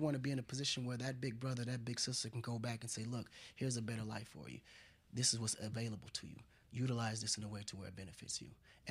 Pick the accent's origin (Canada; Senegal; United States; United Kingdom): Senegal; Kola, Dakar; I was raised in Senegal. A part of Senegal called Kola, which is a rural area of Dakar. And, you know, I was one of those barefooted kids you see playing soccer, you know, toting well water.